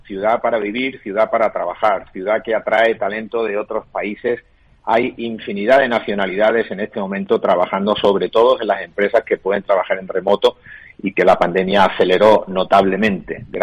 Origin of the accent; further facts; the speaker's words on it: Málaga, Andalusia, Spain; No, yo no quiero decir esto como malagueño, hacer demasiado patria.